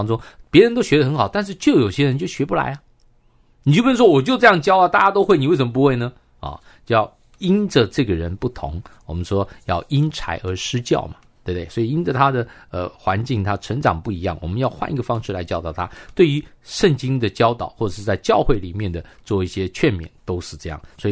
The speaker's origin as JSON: {"language": "Chinese", "country": "China", "said": "我们中国人"}